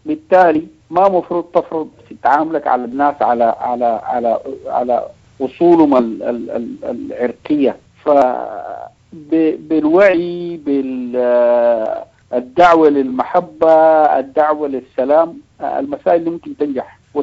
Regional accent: Sudan; إحنا كلنا سودانيين

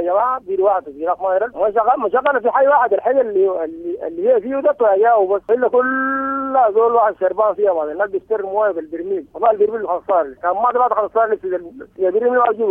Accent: Sudan; نحن بغرية في ولاية سنار.

